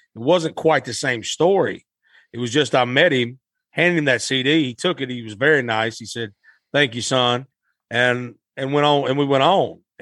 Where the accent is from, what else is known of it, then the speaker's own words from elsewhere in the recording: Blytheville, Arkansas, United States; So then after that, I paid in my hometown of Blytheville. I thought, what better place to start and to get a boost than from your hometown, you know, people that's going to support you, you know?